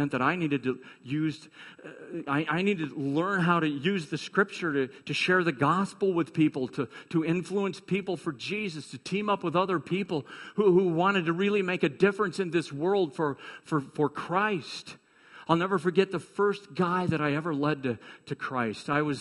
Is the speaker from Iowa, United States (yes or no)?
yes; Iowa, United States; growing up in Iowa was just, it was, you know, I look back, it was a fantastic way for me to grow up, really.